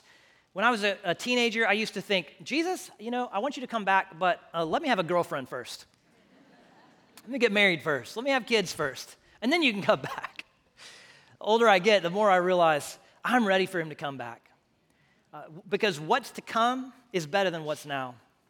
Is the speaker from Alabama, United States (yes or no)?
no; Houston, Texas, United States; I grew up in Houston, lots of rain. I smell rain, I'm like, home. When I smell pollution, grew up in Houston, it's like, home.